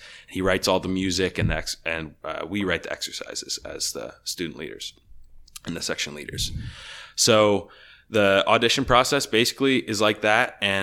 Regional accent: Camp Hill, Pennsylvania, United States; So I'm from Camp Hill, Pennsylvania, right down the road. I played in the band at Cumberland Valley High School for 4 years.

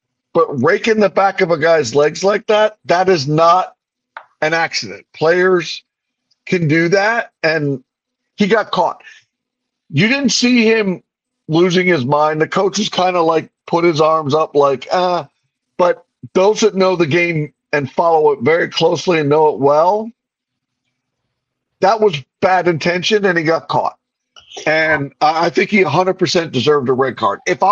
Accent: United States; I am supporting the United States team as an American.

